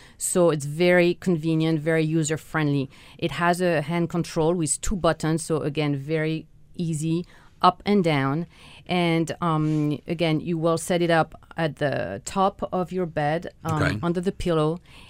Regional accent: France; English is a second language; If you wonder where my accent is from, I'm from France originally

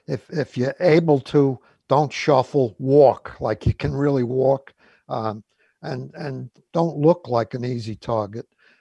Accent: Queens, New York, United States; moved away as an adult; Well, I grew up in Queens back when, right by Brooklyn. And I remember I lived there till I was about 32 years old.

